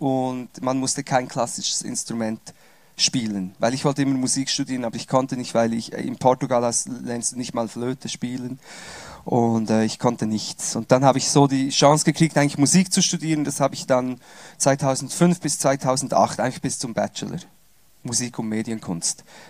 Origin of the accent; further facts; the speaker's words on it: Switzerland; dann sind wir auf Umwegen zurück in die Schweiz gekommen. Also ich bin Schweizer, ausgewandert und wieder zurückgewandert. Kaum habe ich Portugiesisch gelernt, musste ich wieder zurückkommen in die Schweiz und konnte dann nicht mehr so gut Schweizer und Hochdeutsch.